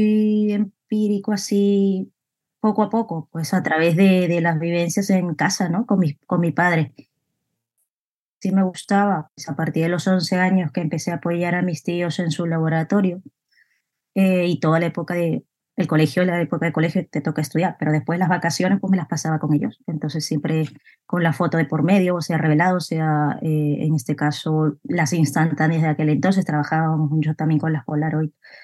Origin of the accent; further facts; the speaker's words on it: Peru; now in Spain; soy peruana de nacimiento, llevo ya prácticamente, o este año hago 15 años en España. Vine con el fin de seguir estudiando y ampliando conocimientos y trabajar.